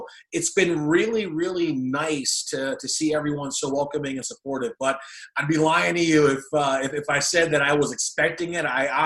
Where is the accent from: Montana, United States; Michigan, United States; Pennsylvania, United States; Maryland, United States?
Michigan, United States; Detroit; But you know, being from Detroit, born and raised in Detroit, from hockey town, so obviously we're a little bit predisposed to the game of hockey growing up.